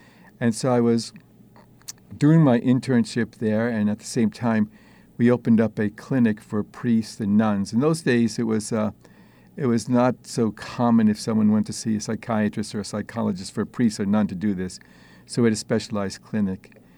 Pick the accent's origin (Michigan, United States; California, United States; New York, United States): New York, United States; Bronx; I was born in the Bronx. I was raised in the Bronx.